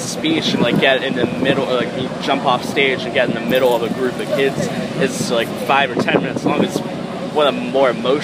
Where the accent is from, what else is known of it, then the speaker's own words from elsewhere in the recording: St. Petersburg, Florida, United States; We're actually in St. Pete, my hometown. It's an amazing place to live. Weather is bipolar